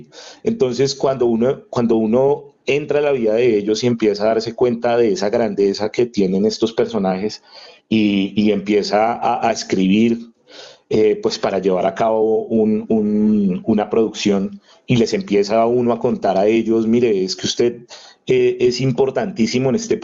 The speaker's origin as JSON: {"language": "Spanish", "country": "Colombia", "said": "nosotros como colombianos crezcamos y nos sintamos realmente, nos sintamos orgullosos de haber nacido en esta tierra."}